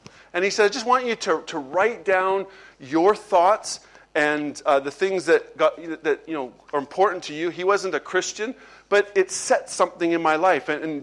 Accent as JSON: {"language": "English", "town": "Lethbridge", "region": "Alberta", "country": "Canada", "tie": "born or raised there", "lives_now": "Lowestoft, United Kingdom", "said": "And we became part of the Lowestoft Church about 3 years ago, but I'm originally from Canada. There you go. We're starting a small revival here. We're just going to bring one more Canadian every week. And so, but I grew up, had the privilege of growing up in a church in Lethbridge"}